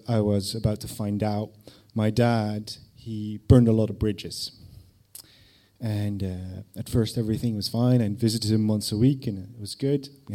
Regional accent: Netherlands; I was from Holland, I was living there with my mum

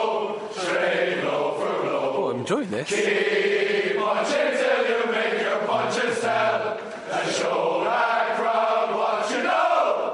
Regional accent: Wales, United Kingdom; I'm just happy I'm Welsh right now.

